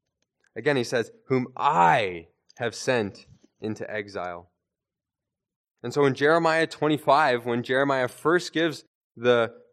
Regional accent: Canada; I was born in Canada. I've lived my whole life in Canada.

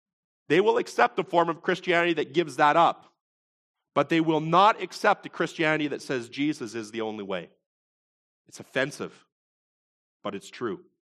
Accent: Welland, Ontario, Canada; our own city of Welland. You know, I grew up in this city. This is my hometown.

